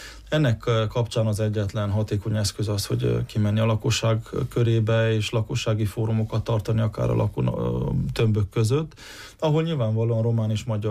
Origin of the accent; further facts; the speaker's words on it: Hungary; Én Kövesdombon nőttem fel, és hát ott nincs mindenki ezért megelégedve.